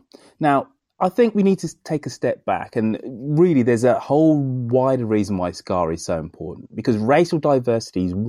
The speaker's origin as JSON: {"language": "English", "town": "Birmingham", "region": "West Midlands", "country": "United Kingdom", "tie": "born or raised there", "said": "whether it's Birmingham, my hometown"}